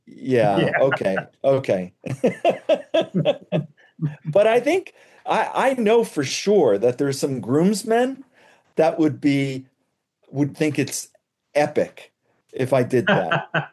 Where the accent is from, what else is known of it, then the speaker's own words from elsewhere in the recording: Ireland; I'm Irish.